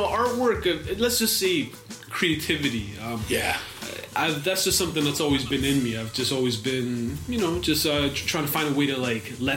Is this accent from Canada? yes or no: yes; Kitchener, Ontario, Canada; I grew up in Kitchener.